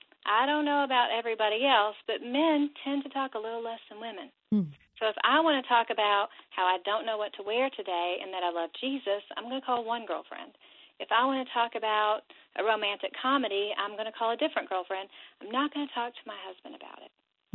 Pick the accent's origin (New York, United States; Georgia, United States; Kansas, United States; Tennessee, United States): Tennessee, United States; we are back in my home state of Tennessee. We are raising our kids here. We're not moving again.